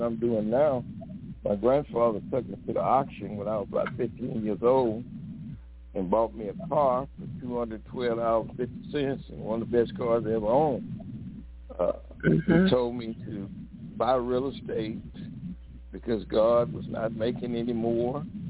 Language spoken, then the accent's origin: English; Beaumont, Texas, United States; born there; now in Dallas, United States; I was born in Beaumont, Texas.